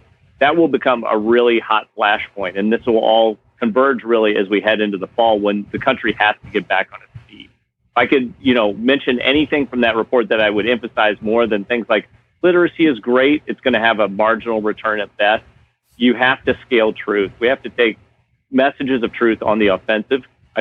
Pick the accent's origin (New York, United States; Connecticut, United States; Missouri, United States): Missouri, United States; I mean, my home state of Missouri is ravaged with it right now.